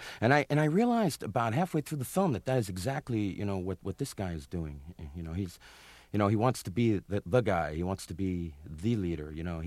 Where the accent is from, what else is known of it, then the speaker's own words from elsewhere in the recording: Brooklyn, New York, United States; I grew up in Brooklyn, and strangely enough, I portrayed somebody at that moment.